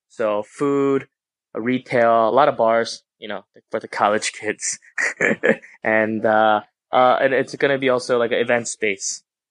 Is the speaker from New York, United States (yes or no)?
yes; Brooklyn, New York, United States; moved away as an adult; now in Metro Manila, Philippines; Korean American, born and raised in Brooklyn. I studied politics in DC, kind of tumbled around here and there, ended up in the startup scene in New York.